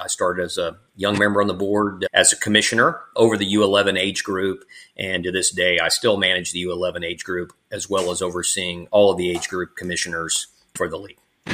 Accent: Texas, United States; like many kids growing up in the Texas, North Texas area, I played soccer up till high school

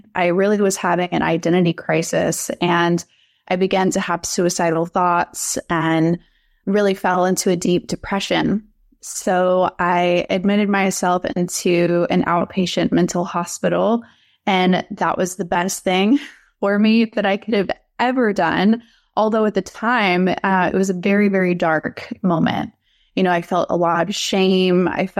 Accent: the South, United States; definitely had a lot of conditioning from growing up in the South around people pleasing and being the good girl.

